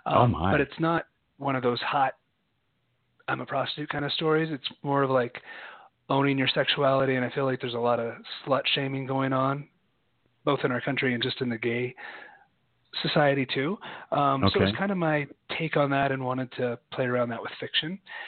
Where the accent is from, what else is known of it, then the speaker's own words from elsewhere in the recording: Missouri, United States; But even growing up in Missouri, when we would drive, we visited Estes Park all the time